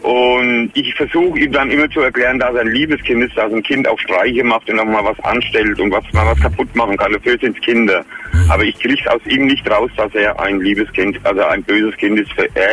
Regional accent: Bad Kissingen, Bavaria, Germany; Ich komme aus Bad Kissingen, das ist in Unterfranken.

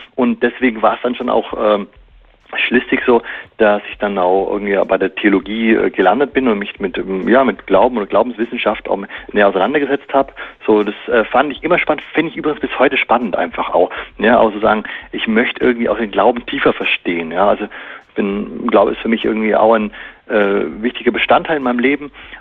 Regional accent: Bavaria, Germany; wo ich aufgewachsen bin und auch natürlich aus dem Allgäu und so, weißt du, da ist natürlich auch viel so mit Schaffen, Handwerk und so weiter, damit bin ich aufgewachsen.

